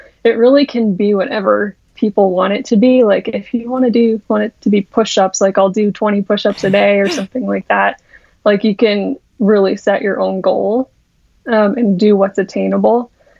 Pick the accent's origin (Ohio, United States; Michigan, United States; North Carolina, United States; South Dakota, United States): South Dakota, United States; Yeah, so I'm originally from South Dakota.